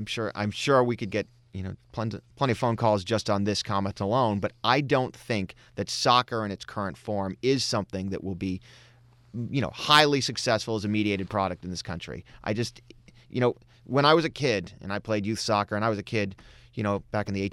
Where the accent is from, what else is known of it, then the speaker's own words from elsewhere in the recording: Houston, Texas, United States; I grew up in Houston. It's a popular sport down south.